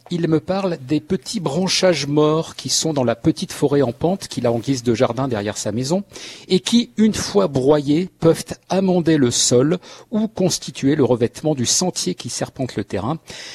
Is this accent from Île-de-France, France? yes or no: yes; Paris, Île-de-France, France; quand on est parisien et qu'on n'a pas de jardin